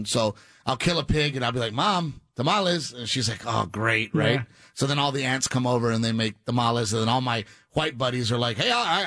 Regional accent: Portland, Texas, United States; I grew up in Gregory, Portland, Texas.

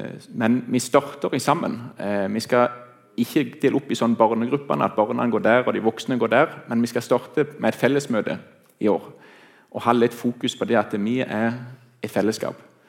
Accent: Flekkerøy, Agder, Norway; Og så kommer jeg opprinnelig fra Flekkerøy. Der har jeg bodd 17 år.

